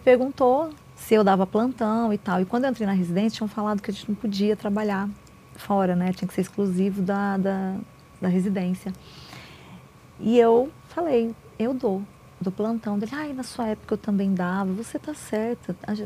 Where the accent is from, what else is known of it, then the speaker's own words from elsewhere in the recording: Sorocaba, São Paulo, Brazil; also born or lived in Rio de Janeiro; Sou de Sorocaba, mas fiquei quase 16 anos no estado do Rio. E eu decidi voltar para Sorocaba com a mão na frente, outra atrás e dívidas, né?